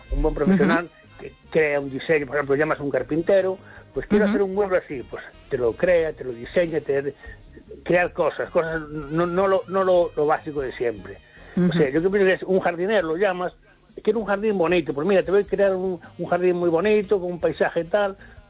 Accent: Ferrol, Galicia, Spain; de Ferrol.

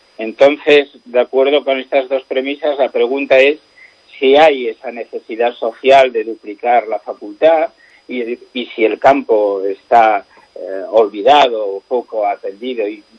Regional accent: A Coruña, Galicia, Spain; Como mucho que soy universitario y que además soy un coruñés que trabaja en Santiago de Compostela

